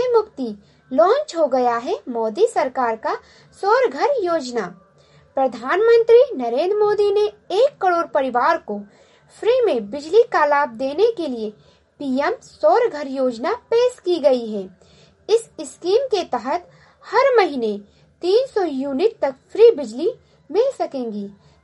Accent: Gonda, Uttar Pradesh, India; और मैं गोंडा जिले से हूँ।

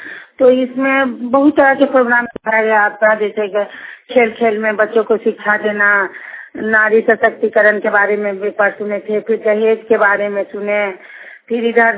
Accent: Jhajha, Bihar, India; हम झाझा के रहने वाले हैं।

